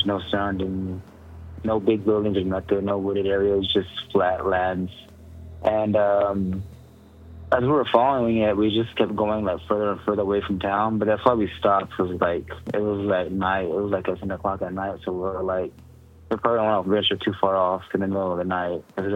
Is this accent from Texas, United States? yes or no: yes; Seagrave, Texas, United States; it's kind of like a small town I'm from, named Seagrave.